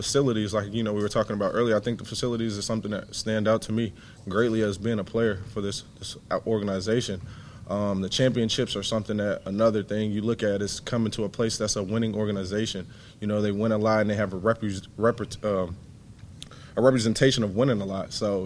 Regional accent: Guam; born there; I do have a background in Guam. My parents were in the military, so I traveled around a lot. But, you know, I was born in Guam

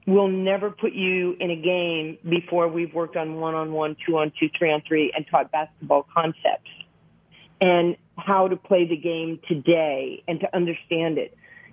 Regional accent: New York, United States; I was a poor kid from a one parent family growing up in New York. We had no heat, no electricity, no food.

